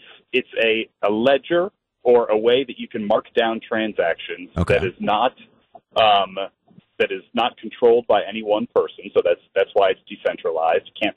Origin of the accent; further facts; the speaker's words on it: California, United States; I'm actually from the Bay Area originally.